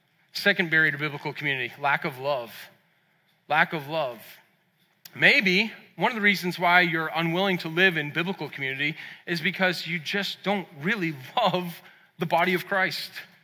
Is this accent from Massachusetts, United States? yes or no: yes; Boston, Massachusetts, United States; I'm an Irishman from Boston.